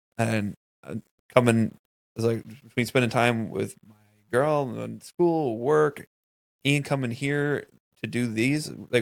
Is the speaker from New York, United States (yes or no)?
no; Ohio, United States; moved away as an adult; I'm currently located in Northeast Florida, in the Jacksonville, St. Augustine market. I'm originally from Ohio. That's kind of where we all met. We all went to school in Cincinnati